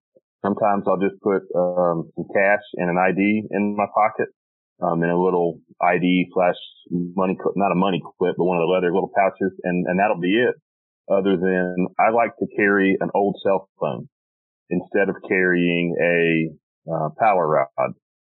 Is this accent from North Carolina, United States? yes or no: yes; North Carolina, United States; I'm from North Carolina. Our temperatures are similar, but sometimes it's warmer, sometimes it's colder